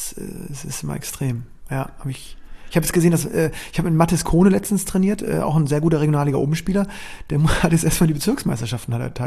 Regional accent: Berlin, Germany; Kann ich als Berliner für den WDTV?

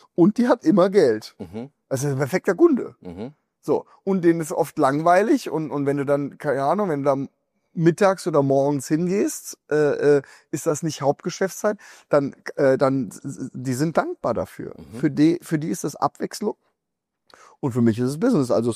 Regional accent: Frankfurt, Hesse, Germany; ich komme aus Frankfurt.

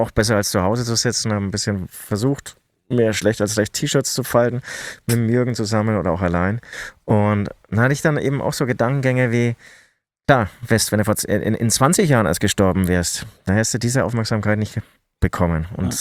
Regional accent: Munich, Bavaria, Germany; ich komme ja aus München

